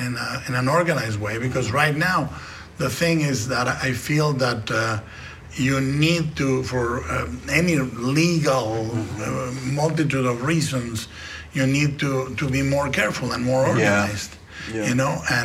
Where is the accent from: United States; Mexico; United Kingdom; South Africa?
Mexico; Guadalajara, Jalisco; Yeah, and I wrote him, and I said, look, I'm a kid from Guadalajara.